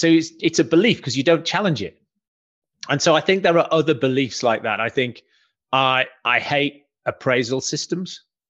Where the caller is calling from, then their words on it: South East England, United Kingdom; Alex, I'm in the New Forest in England.